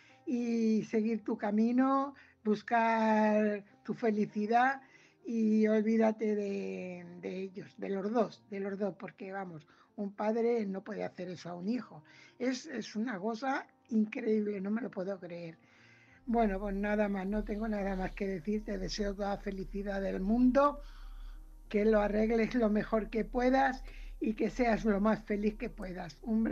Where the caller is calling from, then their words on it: Fuenlabrada, Community of Madrid, Spain; corresponsal de Fuenlabrada.